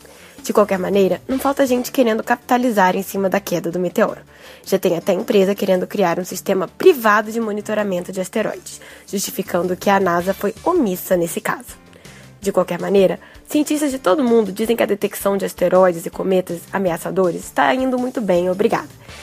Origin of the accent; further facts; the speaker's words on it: Rio de Janeiro, Brazil; now in São Paulo, Brazil; carioca que fala de ciência em São Paulo.